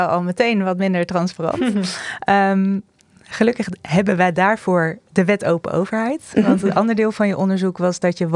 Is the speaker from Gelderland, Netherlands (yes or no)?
yes; Nijmegen, Gelderland, Netherlands; daar ben ik dan toch wel weer trots op, hè, als Nijmegenaar